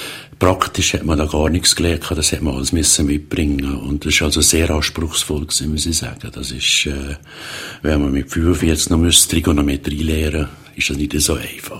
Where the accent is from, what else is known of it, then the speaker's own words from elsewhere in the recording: Valais, Switzerland; als Walliser hat man da einen gewissen Bonus ab und zu.